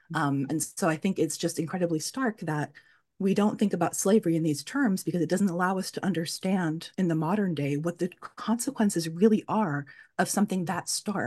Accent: Germany; my mother is German. I grew up in Germany.

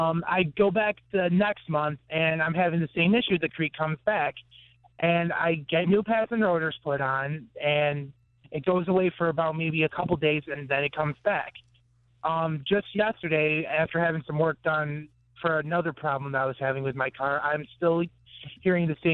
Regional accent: Remsen, New York, United States; And just for clarification, I'm from Remsen, not Rensselaer.

